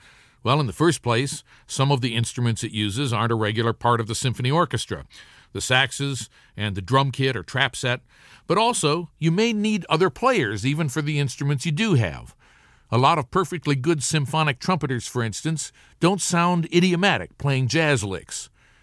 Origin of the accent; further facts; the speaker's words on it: Midwest, United States; What do I know? I'm from the Midwest.